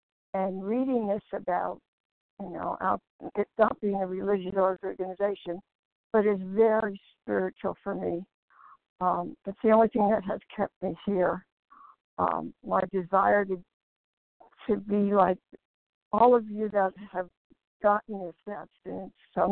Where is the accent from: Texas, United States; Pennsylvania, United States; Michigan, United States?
Pennsylvania, United States; I'm from Pennsylvania.